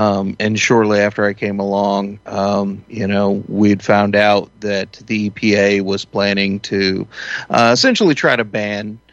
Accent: Texas, United States; You know, I come from Texas. We have alligators.

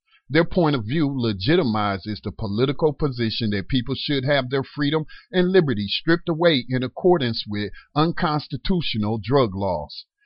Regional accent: New York City, New York, United States; I grew up in New York City's public housing and lost loved ones to the criminal justice system.

